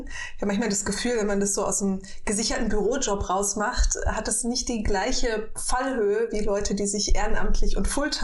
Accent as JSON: {"language": "German", "region": "Southern Germany", "country": "Germany", "tie": "born or raised there", "said": "Ich bin in der DDR geboren und meine Mutter ist dann mit mir nach Süddeutschland geflüchtet. Da war ich, also nicht 7, 8, 9 Monate alt."}